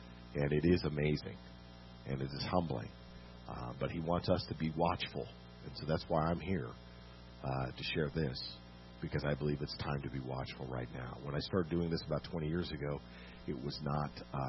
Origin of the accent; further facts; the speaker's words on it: Gig Harbor, Washington, United States; moved away as an adult; now in Los Angeles, United States; I'm from Gig Harbor, Washington, a small town in Seattle. I went to dramatic arts program in Washington State University and moved down to Los Angeles to seek fame and fortune in film.